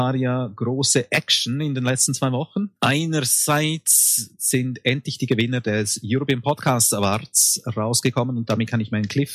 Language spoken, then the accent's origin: German; Switzerland; Und da fühle ich mich doch irgendwo als Schweizer Podcaster beleidigt.